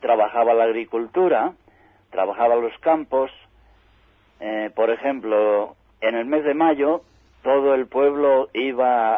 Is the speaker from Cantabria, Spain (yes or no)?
yes; Garabandal, Cantabria, Spain; born there; izquierda de Garabandal, que se llama el Valle de Tudanca, de allí era mi papá. Mi mamá era de Garabandal, y yo nací en Garabandal, claro está.